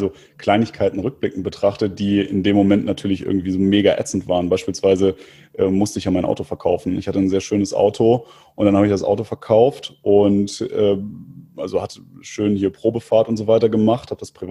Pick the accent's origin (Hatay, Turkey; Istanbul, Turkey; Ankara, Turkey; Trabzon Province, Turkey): Istanbul, Turkey; now in Germany; ich komme aus Istanbul. Da sagte er aber, das ist aber ein deutscher Pass, den du da hast.